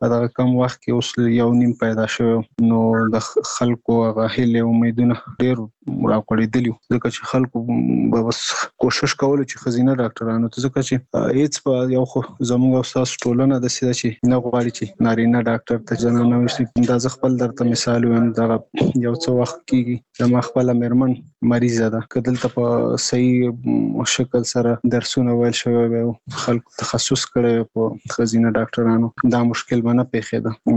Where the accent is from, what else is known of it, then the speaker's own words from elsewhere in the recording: Nangarhar, Afghanistan; now in Kabul, Afghanistan; زموږ کور په ننګرهار کې دی، زه په کابل کې هم دلته